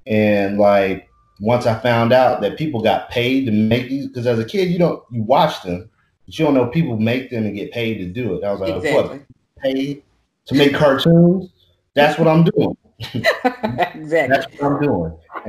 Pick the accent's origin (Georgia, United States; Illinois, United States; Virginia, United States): Georgia, United States; Marietta; And then, I grew up in Atlanta as well, out in Marietta, Cobb County.